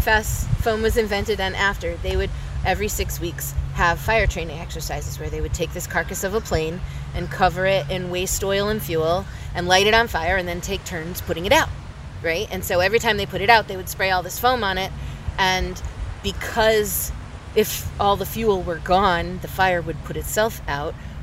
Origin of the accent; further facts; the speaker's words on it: Westfield, Massachusetts, United States; I was born and raised in Westfield, here in the 413, right?